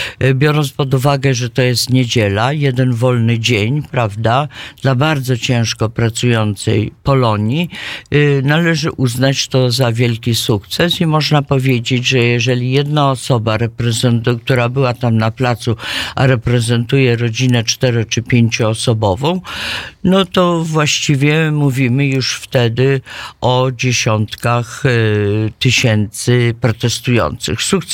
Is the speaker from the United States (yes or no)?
yes; Chicago, Illinois, United States; ponieważ jestem z Chicago